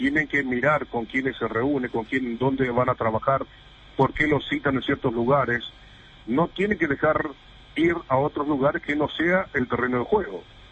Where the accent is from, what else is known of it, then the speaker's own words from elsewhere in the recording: Paraguay; voy a sentirme orgulloso siempre de ser paraguayo.